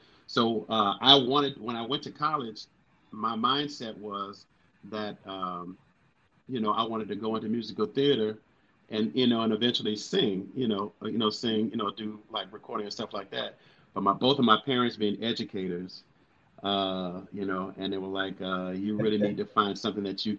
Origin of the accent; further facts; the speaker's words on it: Washington, District of Columbia, United States; born there; also born or lived in New Orleans; I was born in Washington, D.C. My parents are from New Orleans, Louisiana. The majority of my life has been in New Orleans. So I always tell people, I never claim to be a native, but my soul is definitely a native.